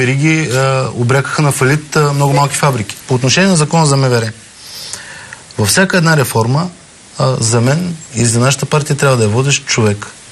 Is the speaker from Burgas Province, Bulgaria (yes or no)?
yes; Burgas, Burgas Province, Bulgaria; въпреки че съм от Бургас, сега съм избран от по-малките общини